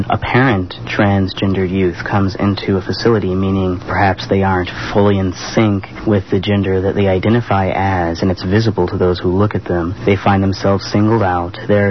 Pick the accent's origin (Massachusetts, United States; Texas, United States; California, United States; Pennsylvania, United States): California, United States; I didn't know anyone in Minnesota. I was originally from California.